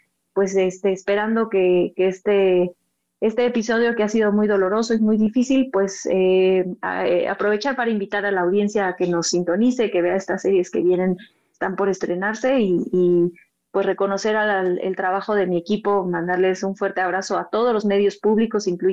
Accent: Mexico; debemos sentirnos muy orgullosos como mexicanos

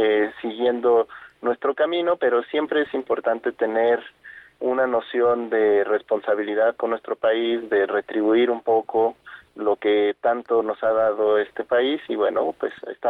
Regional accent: Morelia, Michoacán, Mexico; yo soy de Morelia, una ciudad muy bonita. Yo estudié aquí mi educación básica en escuelas públicas.

